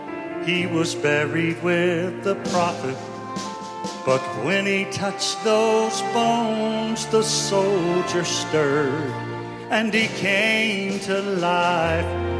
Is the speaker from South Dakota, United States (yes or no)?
no; Asheville, North Carolina, United States; the great thing about being here in the mountains, not only is this my hometown, Asheville, this is my home church, and it's great being at home.